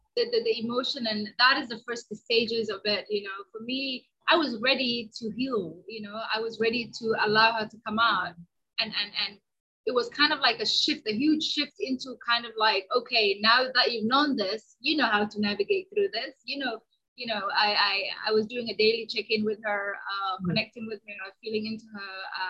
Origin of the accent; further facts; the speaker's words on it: Somalia; first language Somali; English is a second language; That's my mother tongue, Somali.